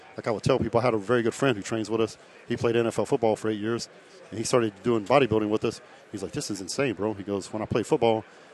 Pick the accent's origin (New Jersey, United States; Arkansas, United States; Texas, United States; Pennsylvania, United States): Texas, United States; I grew up in West Texas, and the only things to do in West Texas was drink beer and hunt.